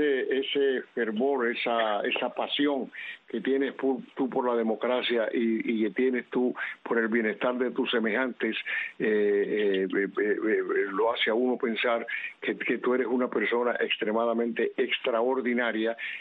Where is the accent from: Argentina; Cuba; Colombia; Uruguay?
Cuba; moved away; nosotros los cubanos del destierro y ustedes los cubanos dentro de la isla